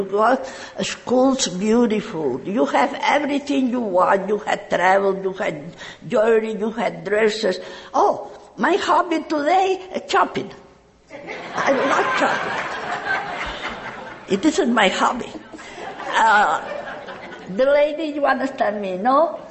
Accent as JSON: {"language": "English", "town": "Palma de Mallorca", "region": "Balearic Islands", "country": "Spain", "second_language": "English", "said": "I'm from Palma de Mallorca, Spain."}